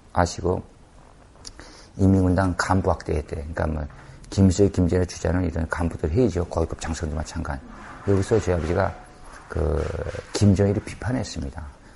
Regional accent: North Korea

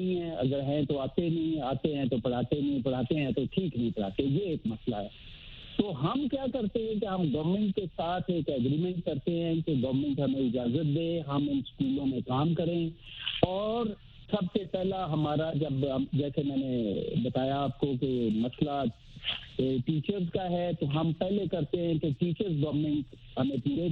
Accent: Punjab, Pakistan; ضلع شیخوپورہ میں میرا گاؤں ہے

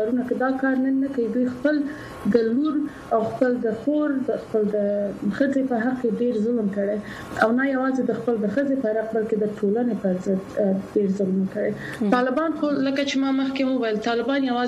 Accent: Kabul, Afghanistan; also born or lived in Pakistan; زه پنځه کاله په پاکستان کې اوسېدلی یم کله چې طالبان راغلل افغانستان ته اولې دورې کې زما کورنۍ پاکستان ته لاړل

